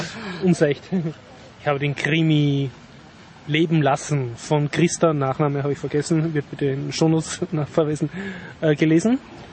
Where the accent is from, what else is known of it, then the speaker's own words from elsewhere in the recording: Vienna, Austria; als Wiener, in dem man lebt.